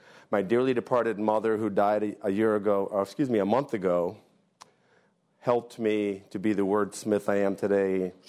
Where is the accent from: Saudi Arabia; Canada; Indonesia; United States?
United States; Kalamazoo, Michigan; born there; I was born in Kalamazoo, Michigan, in a very strict Dutch Reformed household.